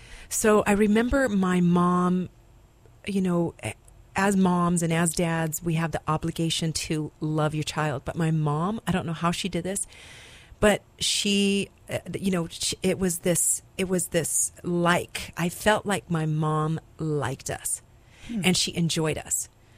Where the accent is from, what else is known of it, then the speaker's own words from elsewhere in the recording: Albuquerque, New Mexico, United States; also born or lived in Durango, United States / Hawaii, United States / Farmington, United States; I grew up originally from Durango, Colorado, and then my mom moved us to Albuquerque, New Mexico. And from there, that's when we moved to Hawaii. So I would say definitely predominantly my time was in Albuquerque, New Mexico.